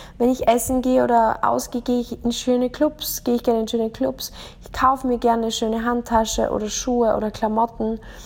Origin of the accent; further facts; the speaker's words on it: Austria; Ich bin in Österreich aufgewachsen. Ich bin ein 80er-Jahre-Kind. Ich bin in den 90er-Jahren in die Schule gegangen. Ich habe maturiert.